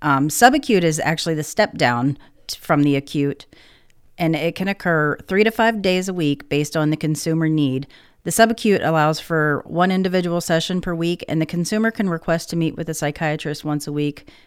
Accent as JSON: {"language": "English", "town": "Bolivar", "region": "Pennsylvania", "country": "United States", "said": "I'm from Bolivar, Pennsylvania, a little tiny town. Look a little ways away from here."}